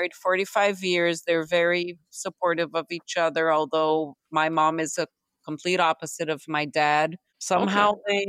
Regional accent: Brazil; So even though we grew up in Brazil, we spoke primarily English in the homes we lived.

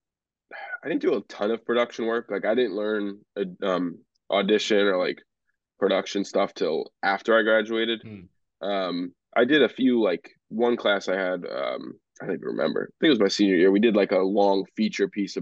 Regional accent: New York, United States; I'd probably say 2019 in Barclays, just because I'm from New York. So getting to work in New York City as a media member

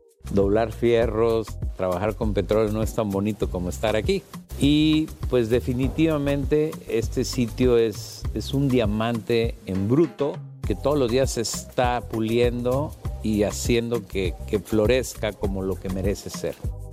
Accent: Monterrey, Nuevo León, Mexico; Yo soy de Monterrey, vivo en Monterrey, 3 horas de aquí

